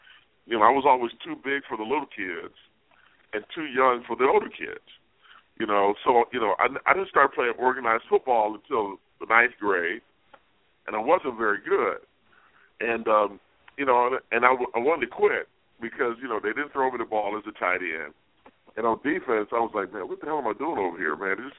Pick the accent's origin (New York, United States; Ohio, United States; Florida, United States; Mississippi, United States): Ohio, United States; Cleveland; I grew up in Cleveland, and the Browns were the big team.